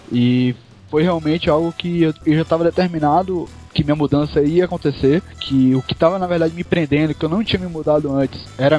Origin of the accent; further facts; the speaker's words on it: Bahia, Brazil; como bom baiano